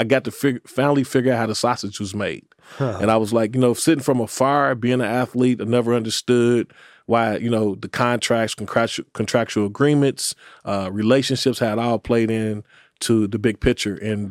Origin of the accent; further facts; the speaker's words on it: Louisville, Kentucky, United States; but I didn't know I'm from Louisville, Kentucky.